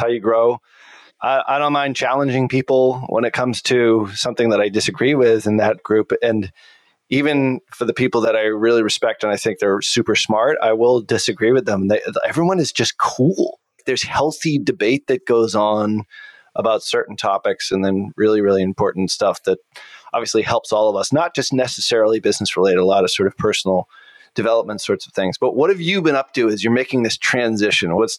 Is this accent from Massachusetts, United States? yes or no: yes; Boston, Massachusetts, United States; Yeah, but I'm an Irish white guy from Boston. I don't have